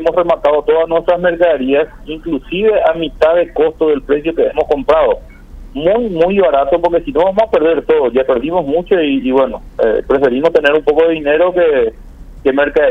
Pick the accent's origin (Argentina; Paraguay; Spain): Paraguay; Alberdi, Ñeembucú; la mitad de los alberdeños somos argentinos